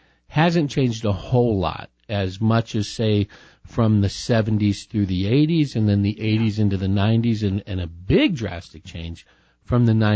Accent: California, United States; I'm a Californian myself.

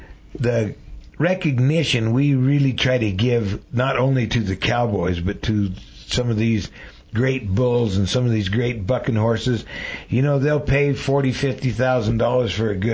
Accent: Prescott, Arizona, United States; And I was raised here in Prescott, Arizona, born and raised here, and I used to go to the rodeo with my godmother and my mom and dad and everybody.

